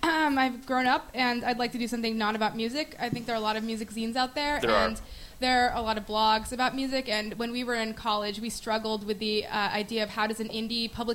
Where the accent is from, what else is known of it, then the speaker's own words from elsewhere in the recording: California, United States; I'm from Southern California, so I really just needed like to make my own community.